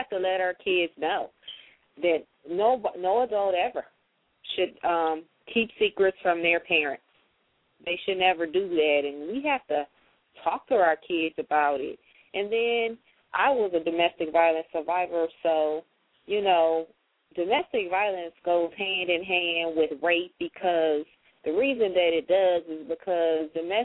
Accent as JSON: {"language": "English", "town": "Toledo", "region": "Ohio", "country": "United States", "said": "I'm from Toledo, Ohio."}